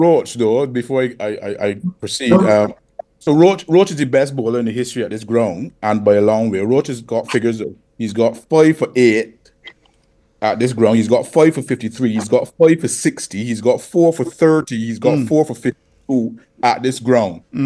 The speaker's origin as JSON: {"language": "English", "region": "England", "country": "United Kingdom", "said": "That done, I know, as an Englishman, that hurt."}